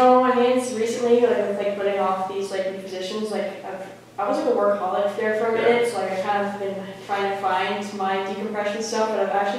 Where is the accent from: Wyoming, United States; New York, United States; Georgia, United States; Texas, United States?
Georgia, United States; also born or lived in Canada; So I'm originally from Canada, and then my dad moved us to Georgia.